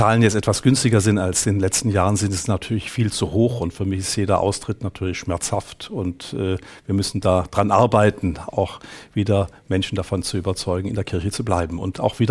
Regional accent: Stuttgart, Baden-Württemberg, Germany; ja, ich bin in Stuttgart geboren, also und in der Diözese aufgewachsen

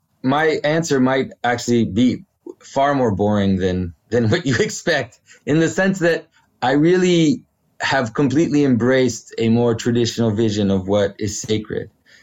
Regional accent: Quebec, Canada; first language French; English is a second language; So I come from I guess a very strange background in the sense that my first language is French. I'm from Quebec.

